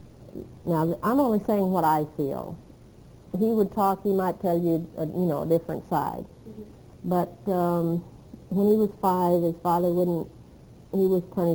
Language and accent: English; Texas, United States; I was raised different in Texas.